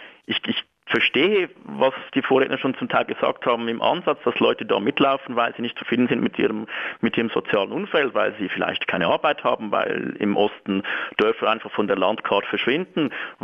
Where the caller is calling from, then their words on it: Switzerland; also born or lived in France; Ich bin Schweizer, ja. Bin aber auch schon Ausländer gewesen